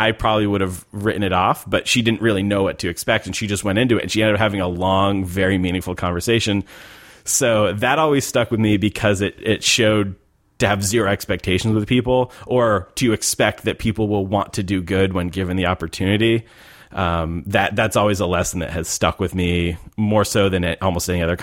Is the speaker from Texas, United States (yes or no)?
yes; Texas, United States; there's this stereotype of like, well, I'm from Texas and I just eat meat all day long.